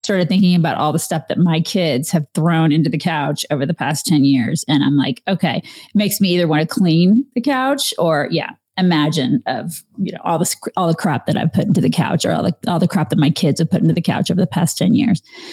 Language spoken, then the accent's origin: English; Atlanta, Georgia, United States; So it was like that when I grew up in Atlanta. And I loved it as a kid.